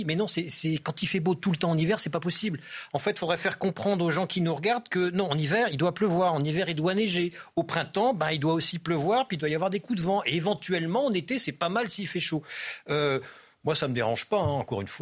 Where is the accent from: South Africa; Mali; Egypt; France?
France; Hauts-de-France; Bah, c'est quand il fait le temps de chez moi dans le Nord. Moi, je suis ch'ti, donc c'est la pluie permanente et le beau temps de temps en temps.